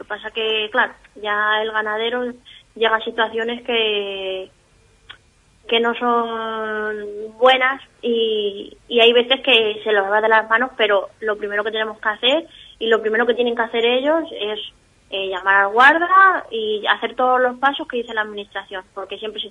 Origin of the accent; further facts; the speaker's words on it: San Martín de la Vega del Alberche, Castile and León, Spain; Nosotros somos de San Martín de la Vega del Alberto.